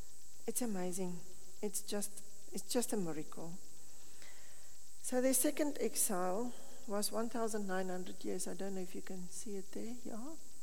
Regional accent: South Africa; born there; My father and mother immigrated to South Africa on honeymoon. So I was born in South Africa. And then I felt I'm South African. When I'm here, I feel I'm South African. When I'm South Africa, I feel I'm a little strange.

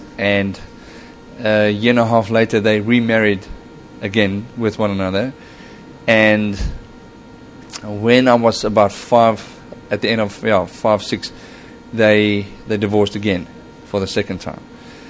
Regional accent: Cape Town, Western Cape, South Africa; That's my lovely wife, Liesel, there, and we're from Cape Town.

